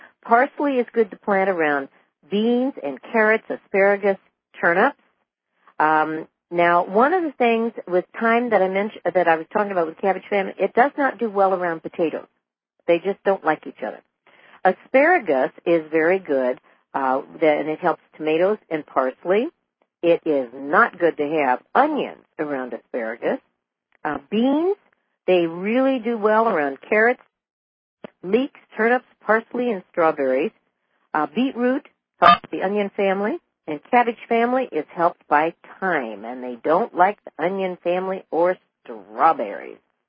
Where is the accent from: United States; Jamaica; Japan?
United States; Los Angeles, California; And again, I was in California. I grew up there. I grew up in the Los Angeles area.